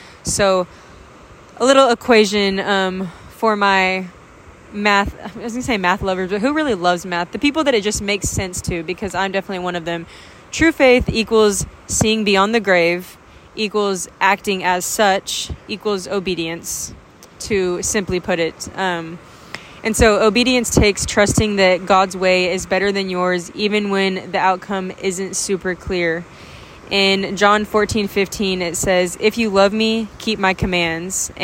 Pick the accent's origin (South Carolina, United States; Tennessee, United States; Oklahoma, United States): Oklahoma, United States; If you don't know me, I am from Oklahoma, but I'm currently on a little road trip.